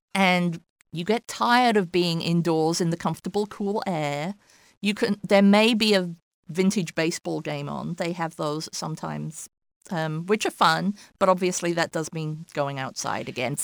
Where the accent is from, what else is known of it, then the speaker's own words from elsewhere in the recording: England, United Kingdom; where I grew up in England, close to my hometown, in the Victorian era, they found an underground shell grotto.